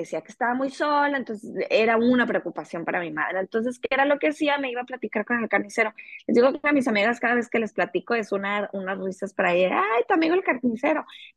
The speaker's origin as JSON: {"language": "Spanish", "region": "Michoacán", "country": "Mexico", "lives_now": "Ciudad Obregón, Mexico", "said": "yo no soy de aquí de Sonora, yo soy de Michoacán, ¿no? Toda mi familia está ahí en Michoacán, todos mis amigos, yo literalmente dejé todo para venir a casarme"}